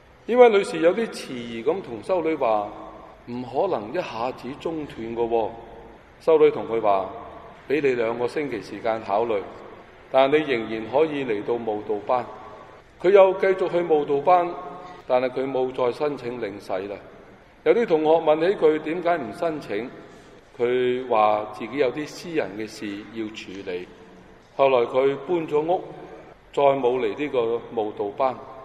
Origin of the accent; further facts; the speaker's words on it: China; 就好像我们中国人一句很好的说话，生命好像逆水行舟，不进则退